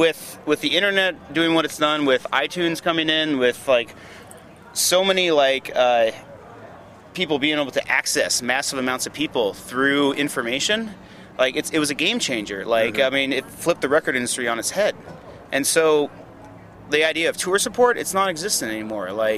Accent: Tacoma, Washington, United States; Well, I grew up in Tacoma and, like, you know, this whole area.

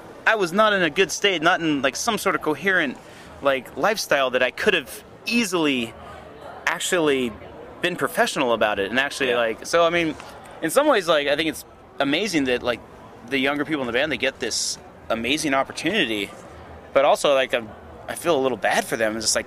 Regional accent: Tacoma, Washington, United States; Well, I grew up in Tacoma and, like, you know, this whole area.

